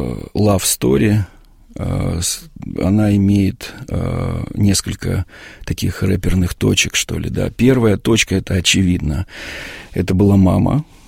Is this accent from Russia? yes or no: no; Moldova; Это в Молдавии, да, в моем родном городе.